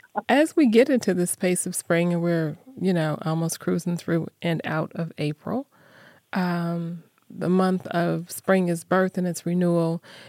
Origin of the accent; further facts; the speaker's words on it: Arizona, United States; now in Las Vegas, United States; So when you grow up in the desert, I grew up in Arizona, lived 29 years here in Las Vegas, and heat is what you know.